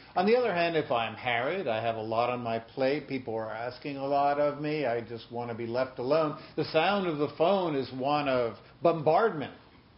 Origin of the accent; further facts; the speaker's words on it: New York, United States; For example, I grew up here in New York.